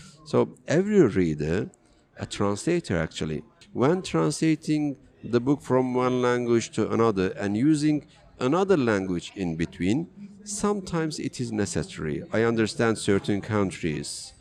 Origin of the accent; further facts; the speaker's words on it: Turkey; first language Kurdish; English is a second language; But Turkish is not my mother tongue. I learned it at school. My mother tongue is Kurdish. When I was little, it was a forbidden language. We couldn't use it. We couldn't find any book in Kurdish.